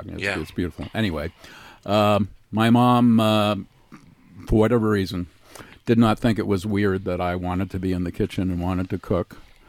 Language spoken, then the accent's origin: English; New England, United States; I grew up in New England.